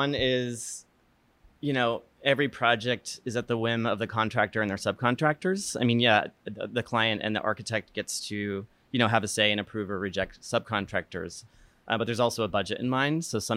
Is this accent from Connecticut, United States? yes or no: no; New Hampshire, United States; now in Los Angeles, United States; I mean, I grew up in New Hampshire to start.